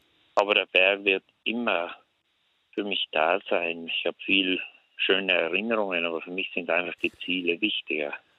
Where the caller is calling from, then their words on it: Trentino-Alto Adige, Italy; Ich bin jetzt bei uns in Südtirol, ist heute ein bisschen schlecht Wetter.